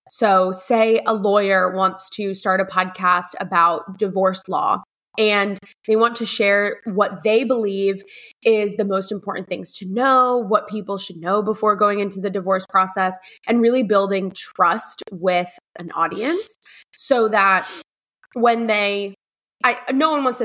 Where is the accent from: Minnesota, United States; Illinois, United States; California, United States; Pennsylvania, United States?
Pennsylvania, United States; Philadelphia; also born or lived in Colombia; I'm originally from Colombia. I was born in Colombia, but have been raised and have stayed in the Philadelphia area this whole time.